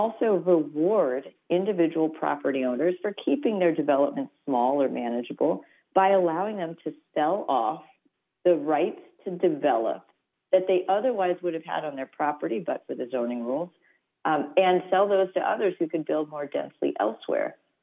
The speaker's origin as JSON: {"language": "English", "town": "Houston", "region": "Texas", "country": "United States", "tie": "born or raised there", "said": "But growing up in Houston, which is a wonderful place with great food and great people, it's not very beautiful."}